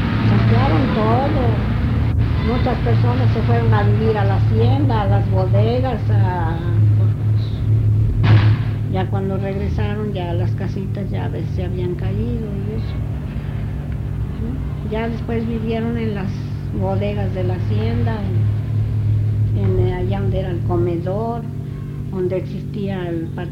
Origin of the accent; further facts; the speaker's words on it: Mexico; moved away; cuando yo llegué de México, llegué con mi hermana, la que vive aquí, ¿verdad?